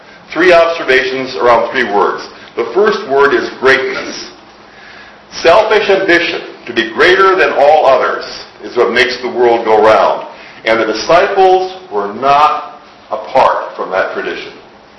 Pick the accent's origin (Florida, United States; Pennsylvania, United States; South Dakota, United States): South Dakota, United States; My South Dakota, my home state.